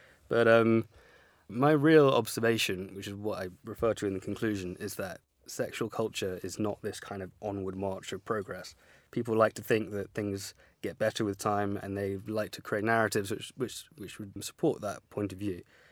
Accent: England, United Kingdom; I think as English men and women, we should be very careful about judging the French.

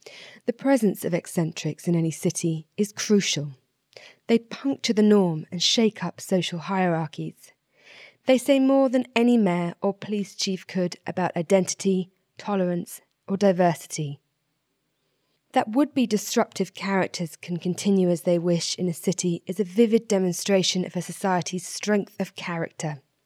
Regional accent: Cambridge, East of England, United Kingdom; My hometown of Cambridge is well known for its academic prowess.

